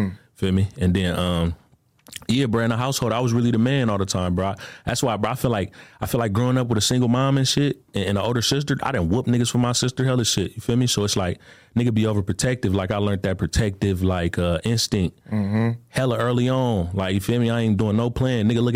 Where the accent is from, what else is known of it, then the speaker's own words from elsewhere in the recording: Oakland, California, United States; That's where I grew up in Oakland.